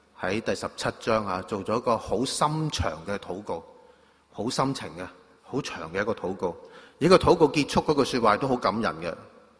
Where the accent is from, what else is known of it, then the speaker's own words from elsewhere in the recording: Guangdong, China; 作為我們廣東人講的死剩種